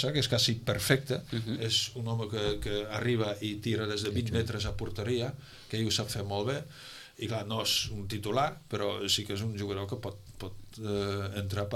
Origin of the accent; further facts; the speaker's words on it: Utrecht, Netherlands; Jo soc d'Utrecht i on vivia jo, on jo vaig créixer era un barri de nois rossos i tot això